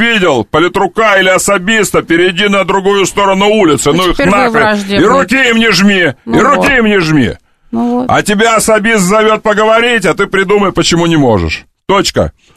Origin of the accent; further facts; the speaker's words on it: Ukraine; Но он украинец, и я украинец.